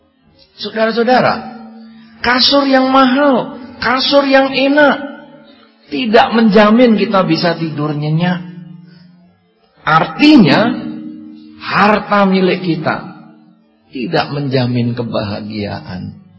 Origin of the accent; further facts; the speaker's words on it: Indonesia; accent: Javanese; Di dalam bahasa tempat saya tinggal ini, orang memang mengatakan saya bahasa Jawanya medok sekali.